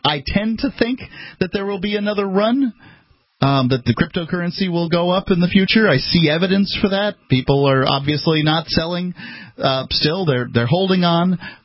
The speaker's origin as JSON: {"language": "English", "region": "Florida", "country": "United States", "said": "That's what I'm from Florida, and we were taught to do that."}